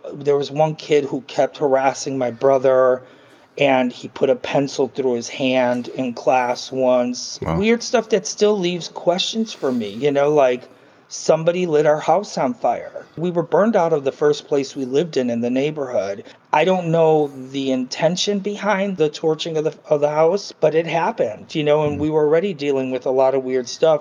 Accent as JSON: {"language": "English", "town": "Chicago", "region": "Illinois", "country": "United States", "tie": "born or raised there", "also_born_or_lived": "Montevideo, Uruguay", "said": "I was born in Montevideo, Uruguay. I was there, maybe 2 years old when my family migrated here to Chicago. And we ended up in the Pilsen community."}